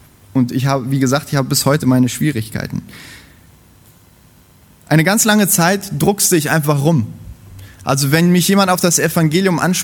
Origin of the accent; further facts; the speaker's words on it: North Rhine-Westphalia, Germany; born there; ich komme nicht aus dem Rheinland gebürtig, sondern aus Ostwestfalen-Lippe. Das ist noch ein Fürstentum.